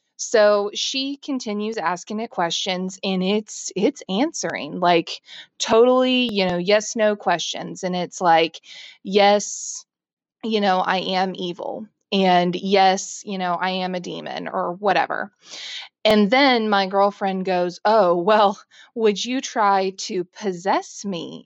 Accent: Tulsa, Oklahoma, United States; I'm from Tulsa, Oklahoma. You know, and if you're not familiar with Oklahoma, it's pretty flat in most parts

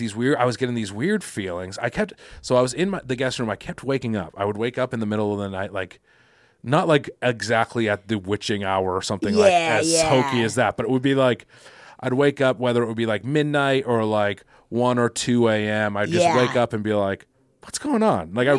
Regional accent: Quincy, Massachusetts, United States; I'm from Quincy, Mass.

